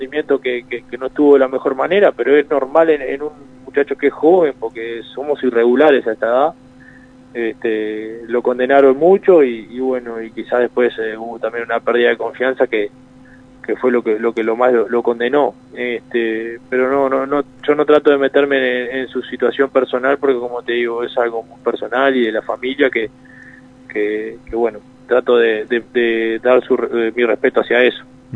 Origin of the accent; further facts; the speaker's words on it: Rodríguez, San José, Uruguay; Soy de Rodríguez, sí, departamento de San José, pero de Rodríguez.